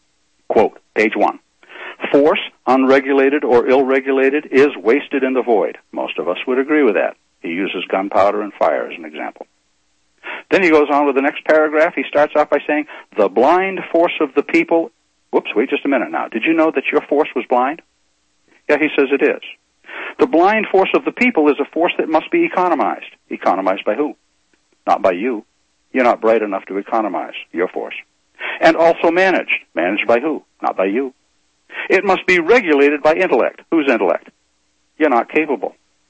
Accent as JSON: {"language": "English", "region": "Maine", "country": "United States", "said": "in my home state of Maine, the capital city of which is Augusta"}